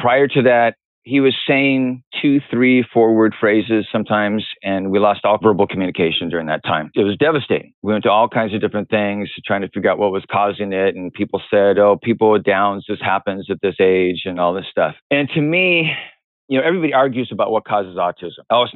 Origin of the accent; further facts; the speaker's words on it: San Diego, California, United States; I grew up in San Diego. It's a very beautiful outside place.